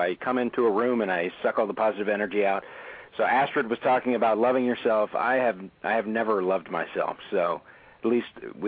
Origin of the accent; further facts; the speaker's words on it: New York, United States; New York.